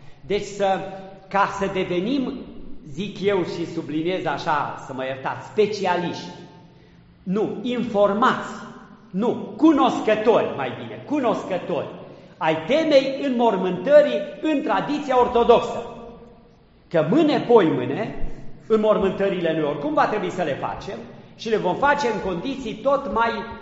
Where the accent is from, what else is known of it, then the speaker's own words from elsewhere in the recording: Transylvania, Romania; în Transilvania, de unde sunt eu, nu știu, la doamna Doina, mai la Cluj, pe acolo cum o fi, dar în Transilvania asta mai de jos de unde sunt eu